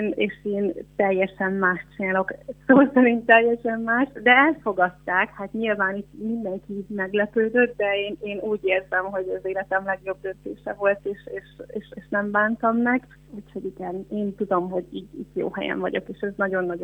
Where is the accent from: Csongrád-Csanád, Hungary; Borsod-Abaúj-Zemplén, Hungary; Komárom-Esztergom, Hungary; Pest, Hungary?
Pest, Hungary; Dunavarsány; Én Dudavarsányban nőttem fel, Budapesttől nincs messze